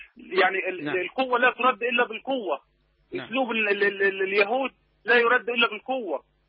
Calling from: Saudi Arabia; بتكلم من السعودية.

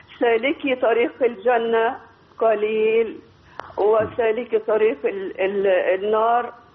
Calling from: United Arab Emirates; من الإمارات.

